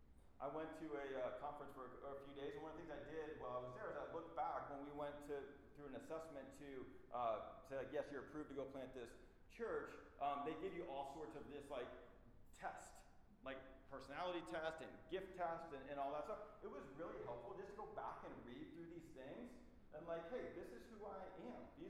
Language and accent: English; St. Louis, Missouri, United States; from St. Louis. Okay, being from St. Louis affects who I am.